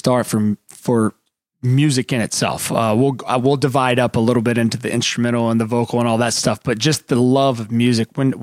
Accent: Alabama, United States; Now, I'm from South Alabama, and this is not a knock and or a compliment.

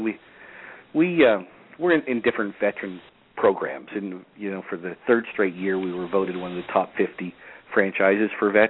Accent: Canada; Strange, being Canadian, we held back Canada till last year

